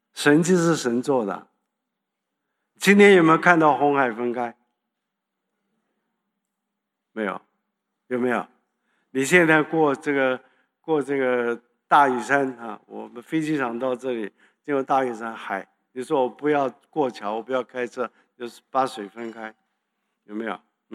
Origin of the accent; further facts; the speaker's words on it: Shandong, China; accent: Shandong; 然后我讲话呢，我有山东口音，这是我们的方言